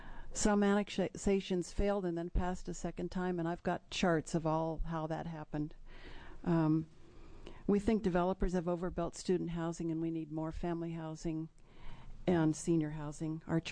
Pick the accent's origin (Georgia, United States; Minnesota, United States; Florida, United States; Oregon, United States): Oregon, United States; Corvallis; I'm from Corvallis.